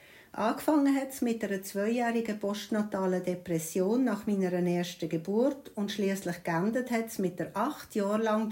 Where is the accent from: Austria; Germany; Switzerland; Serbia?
Switzerland; Däniken, Solothurn; ich komme aus Däniken